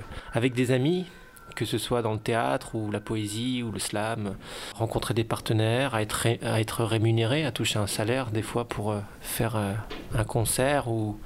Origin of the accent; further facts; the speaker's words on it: Dijon, Bourgogne-Franche-Comté, France; now in Lyon, France; J'habite à Lyon. Je viens de Dijon. Ma mère est suédoise et mon père, lui, est d'origine italienne.